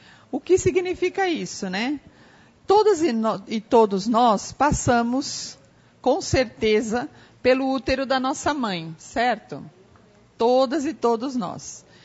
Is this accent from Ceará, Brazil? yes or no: no; São Paulo, Brazil; now in Brasília, Brazil; Eu sou de Brasília, na verdade sou de São Paulo, estou morando agora em Brasília, Distrito Federal